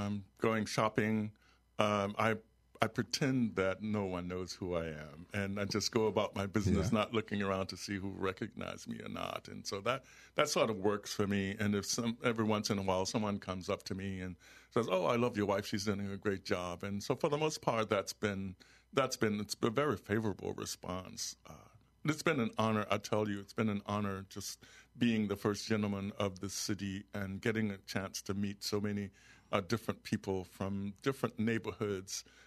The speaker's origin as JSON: {"language": "English", "region": "Florida", "country": "United States", "tie": "born or raised there", "also_born_or_lived": "Germany", "said": "Man, when I moved from left my hometown in Florida, a population of about 17,000 people, and all of the other places I lived in were much smaller than that. The town I lived in Germany when I was a student had 800 inhabitants"}